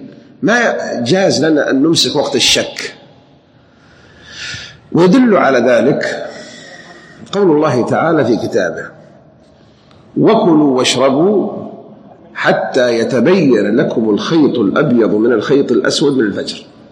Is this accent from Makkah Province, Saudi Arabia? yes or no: yes; Mecca, Makkah Province, Saudi Arabia; أذكر وأنا عمري 11 سنة كانت عندنا بالحجاز بمكة